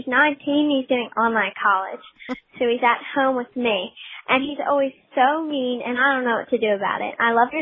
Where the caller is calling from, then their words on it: Maryland, United States; I'm from Maryland, and I'm 11 years old